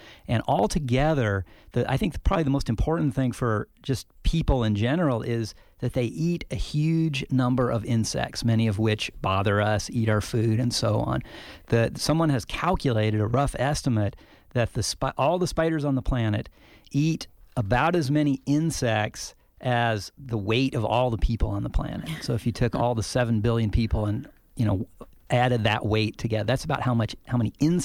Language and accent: English; Las Cruces, New Mexico, United States; where I grew up in New Mexico, in my backyard in Las Cruces, I could probably find a couple of dozen black widows